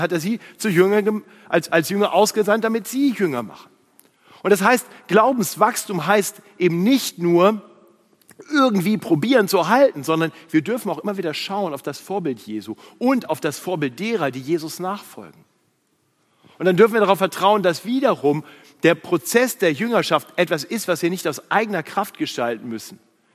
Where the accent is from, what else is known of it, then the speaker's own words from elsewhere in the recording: Braunschweig, Lower Saxony, Germany; ein Freund in meiner Heimatstadt Braunschweig.